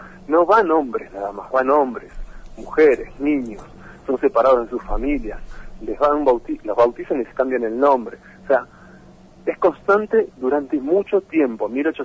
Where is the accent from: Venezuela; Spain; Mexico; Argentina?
Argentina; somos todos argentinos.